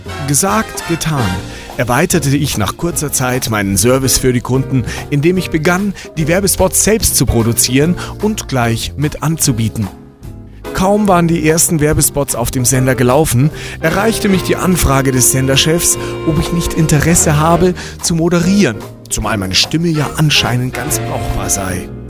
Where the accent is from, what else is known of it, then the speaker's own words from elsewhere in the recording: Munich, Bavaria, Germany; born there; Geboren wurde ich 1971 in München, was einen entscheidenden Teil dazu beitrug, dass ich im Bedarfsfall tatsächlich auch in der Lage war und bin, das ein oder andere bayerische Wort auszusprechen